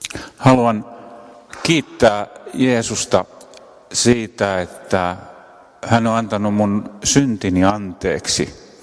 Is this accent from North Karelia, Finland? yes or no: no; Pori, Satakunta, Finland; Olen Porista.